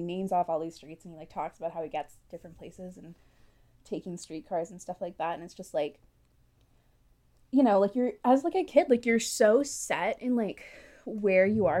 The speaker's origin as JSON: {"language": "English", "town": "Ottawa", "region": "Ontario", "country": "Canada", "tie": "born or raised there"}